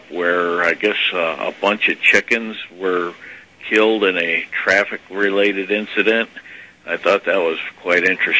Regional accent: Chicago, Illinois, United States; accent: Chicago; That's from Chi-Town, brother.

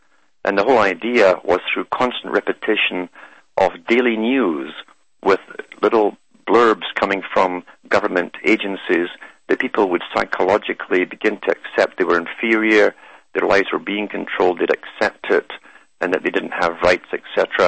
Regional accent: Scotland, United Kingdom; Scotland.

